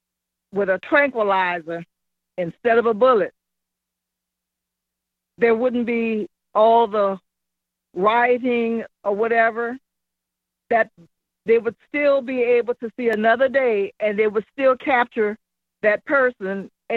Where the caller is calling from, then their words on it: Louisiana, United States; I'm calling from Louisiana.